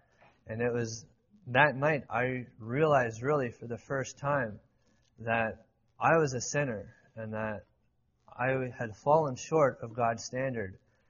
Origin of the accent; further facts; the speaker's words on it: Simcoe, Ontario, Canada; I'm from the country to the north. I'm from Canada, so I'll talk a bit differently than most of y'all will be accustomed to. But I grew up I was born in a hospital in Simcoe, Ontario, which is about an hour and a half to 2 hours southwest